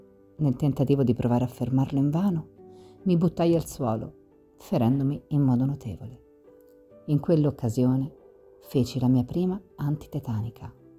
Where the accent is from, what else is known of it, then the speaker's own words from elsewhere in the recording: Verona, Veneto, Italy; born there; sono nato a Verona il 17 febbraio del 1946. Terzo di quattro figli